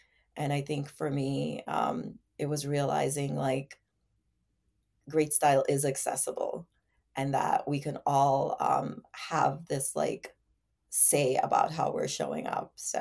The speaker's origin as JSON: {"language": "English", "country": "Jamaica", "tie": "born or raised there", "said": "I grew up in Jamaica, and I'm an island girl, and grew up in very humble beginnings."}